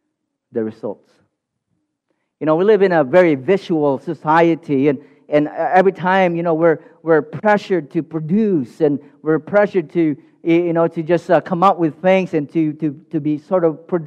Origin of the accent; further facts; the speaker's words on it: Philippines; And I think because being Filipino, I understand in Asian cultures, education is, they put a high premium on education.